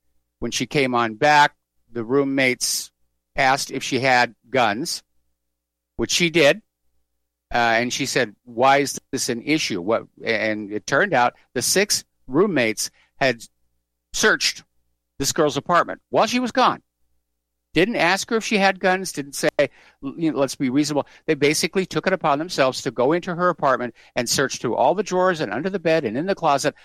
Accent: New England, United States; Well, I'm from New England. New Englanders all have guns too.

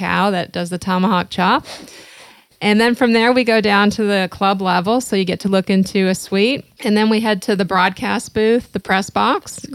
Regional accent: Canada; I'm Canadian.

